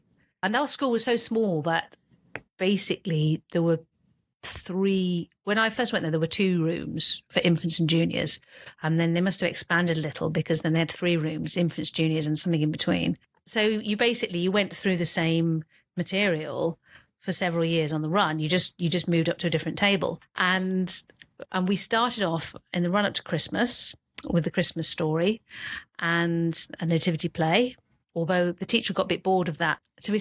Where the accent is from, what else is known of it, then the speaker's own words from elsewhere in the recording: South West England, United Kingdom; I mainly grew up in the Cotswolds in a little village near Stroud.